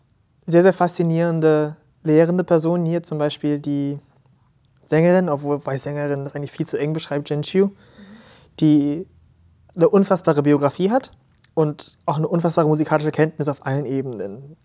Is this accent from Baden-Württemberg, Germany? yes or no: no; Hamburg, Germany; Ich bin mitunter in Hamburg aufgewachsen sehr lange und ich habe hier studiert, meinen Bachelor an der Hochschule für Musik und Theater in Hamburg.